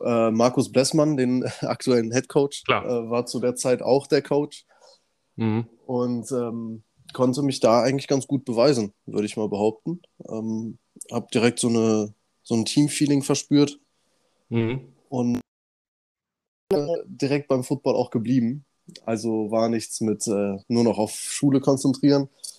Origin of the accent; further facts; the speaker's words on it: Solingen, North Rhine-Westphalia, Germany; now in Berlin, Germany; Also, ich bin jetzt 26, gebürtiger Solinger. Ja, genau. Geboren und aufgewachsen. Und jetzt gerade wohne ich in Berlin, auf jeden Fall.